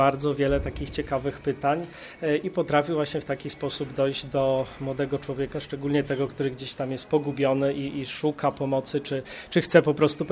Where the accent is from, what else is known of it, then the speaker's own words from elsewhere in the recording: Wągrowiec, Greater Poland Voivodeship, Poland; pochodzę z parafii, w której ksiądz proboszcz też założył hospicjum, Wągrowiec, parafia świętego Wojciecha.